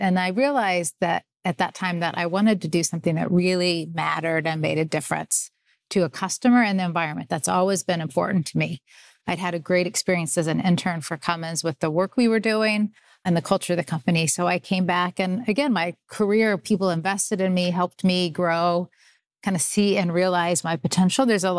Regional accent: Columbus, Indiana, United States; I grew up in Columbus, Indiana. So being in the state of Indiana, of course, you know Purdue growing up.

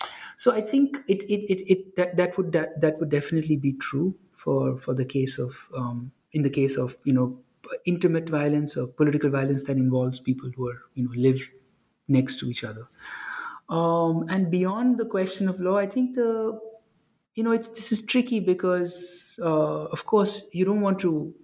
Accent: India; I was growing up in India

